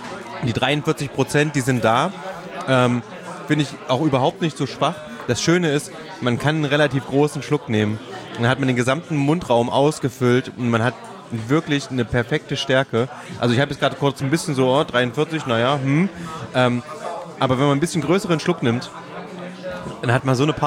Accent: Thuringia, Germany; Ich komme ja aus Thüringen. In Thüringen gibt es die Backfrauen.

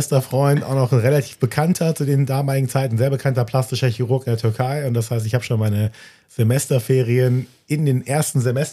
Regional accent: Düsseldorf, North Rhine-Westphalia, Germany; also born or lived in Recklinghausen; now in Hamburg, Germany; ich bin aus NRW, gebürtig aus Recklinghausen, Herten, aber groß geworden in Düsseldorf, aber jetzt schon glücklich seit 2021 in Hamburg.

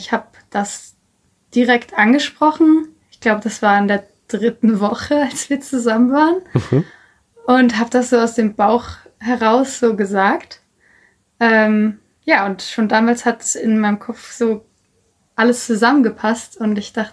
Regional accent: Schwerin, Mecklenburg-Vorpommern, Germany; moved away as an adult; now in Hamburg, Germany; Also, ich komme aus Schwerin, das ist 2 Stunden von Hamburg.

